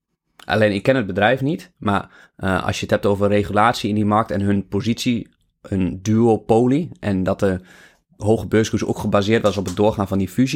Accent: Zwolle, Overijssel, Netherlands; accent: Zwolle; Ja, dat is mijn Zoolse accent.

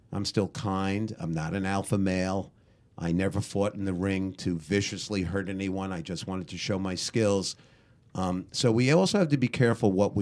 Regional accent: Brooklyn, New York, United States; Now, when we were kids growing up in Brooklyn, my mother was so cheap.

